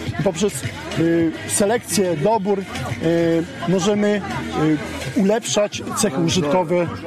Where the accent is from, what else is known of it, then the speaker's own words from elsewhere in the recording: Końskowola, Lublin Voivodeship, Poland; Pochodzę z Końskowoli, z okolic, spod Puław.